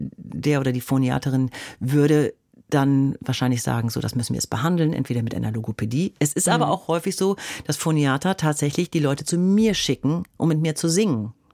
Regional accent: North Germany, Germany; ich komme aus Norddeutschland, da kann man ein bisschen was machen.

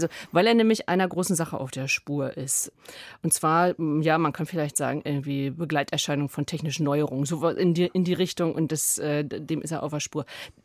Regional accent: Northern Germany, Germany; Ich komme aus Norddeutschland.

